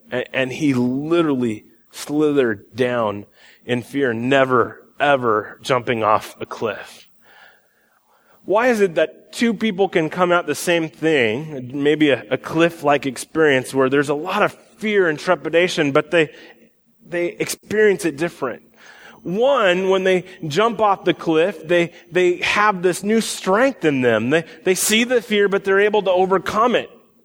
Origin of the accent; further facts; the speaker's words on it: Iowa, United States; I'm from Iowa. We don't really have too many cliffs, you know? Pretty flat there.